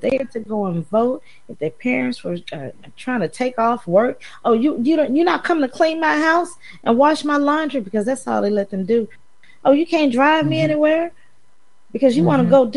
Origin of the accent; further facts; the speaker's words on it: Memphis, Tennessee, United States; I am from Memphis. We used to give tours in Memphis and discuss many of the historical black sites in Memphis, sites relative to African-American history. So I know Memphis, okay?